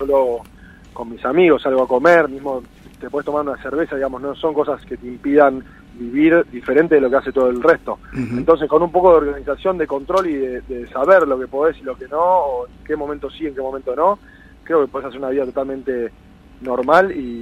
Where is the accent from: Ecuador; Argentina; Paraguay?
Argentina; soy el primer argentino con diabetes en ganar una medalla.